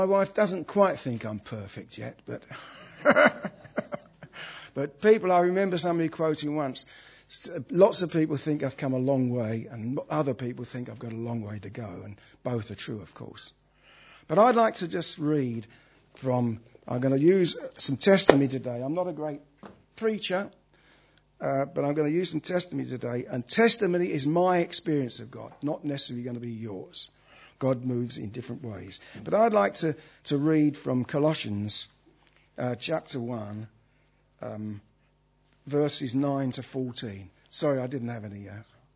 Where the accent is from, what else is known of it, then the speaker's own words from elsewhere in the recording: Brixton, London, United Kingdom; I was brought up in Brixton. There was water pouring down the walls of the council house.